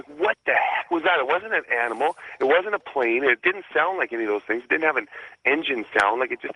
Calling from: White Rock, British Columbia, Canada; I'm from White Rock, British Columbia, Canada

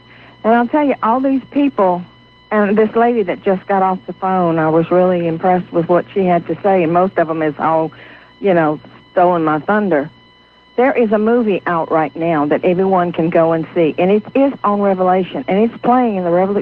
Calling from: Baton Rouge, Louisiana, United States; Yes, Art. … from Baton Rouge.

